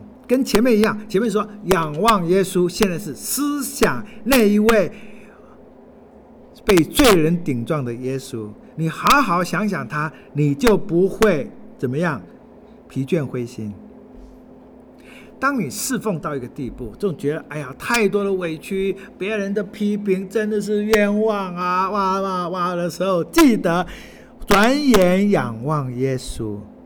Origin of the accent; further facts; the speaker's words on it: Fujian, China; accent: Fujianese/Minnan; 我们福建话就感谢